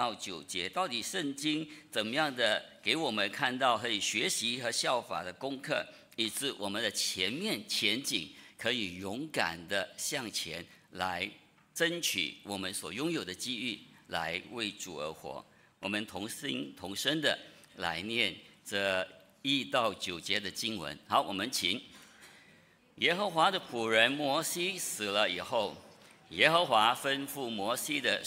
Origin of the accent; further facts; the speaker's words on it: Singapore; 身为新加坡人嘛，人生在新加坡没变呐。